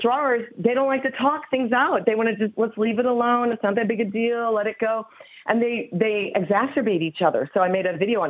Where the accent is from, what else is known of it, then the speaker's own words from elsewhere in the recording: St. Louis, Missouri, United States; now in Phoenix, United States; I grew up in St. Louis.